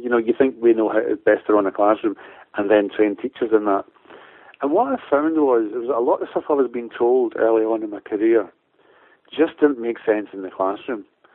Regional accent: Glasgow, Scotland, United Kingdom; moved away as an adult; now in London, United Kingdom; I came down to London from Glasgow about 20 years ago

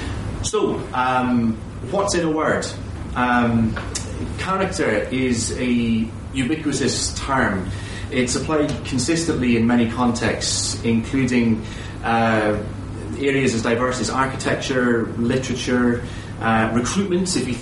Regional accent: Waterford, Munster, Ireland; I'm from a little place called Waterford. It's on the southeast coast of Ireland.

